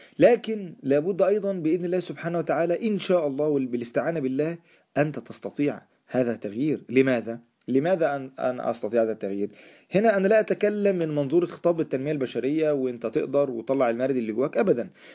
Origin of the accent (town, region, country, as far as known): Egypt